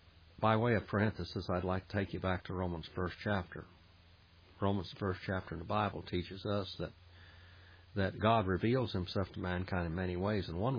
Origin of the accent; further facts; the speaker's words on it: United States; I am Native American in origin and race.